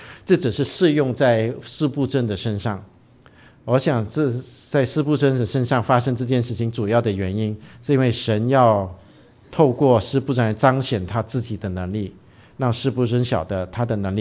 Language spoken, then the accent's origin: Chinese; Brunei; also born or lived in Newfoundland, Canada; now in Canada; 因为你知道我是文莱来的，文莱是小池塘啊哈，就是竞争者不多哈